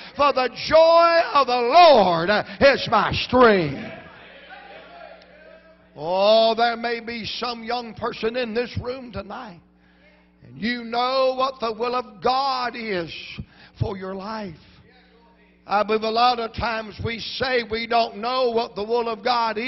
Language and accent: English; Virginia, United States; now in Atlanta, United States; I'm from the Blue Ridge Mountains of Virginia. My little wife was from the Blue Ridge Mountains of North Carolina.